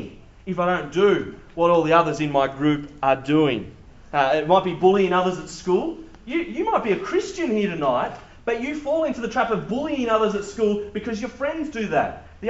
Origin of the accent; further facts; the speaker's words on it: New South Wales, Australia; I come from the Central Coast, so lots of people are part of the subculture of surfing.